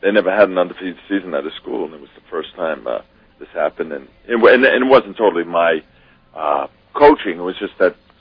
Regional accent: Bronx, New York, United States; also born or lived in Rockland County, United States; We grew up in the Bronx, and then we finally moved out of the Bronx when I was a junior, and I went to school junior and senior year in up in Rockland County.

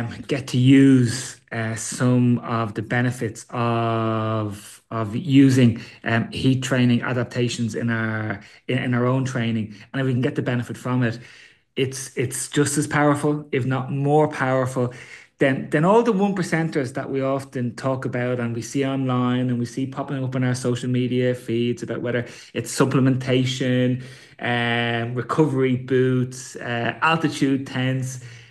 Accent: Ireland; I'm from Ireland, but I can no longer deal with an Irish winter after being here for so long.

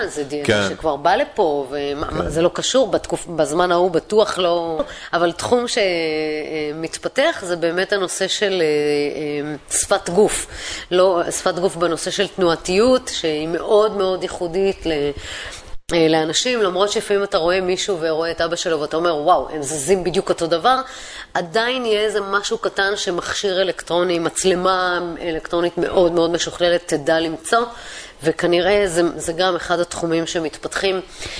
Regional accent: Tel Aviv, Tel Aviv District, Israel; born there; במיוחד שנולדתי ביד אליהו, זה יכול להיות לרעתי.

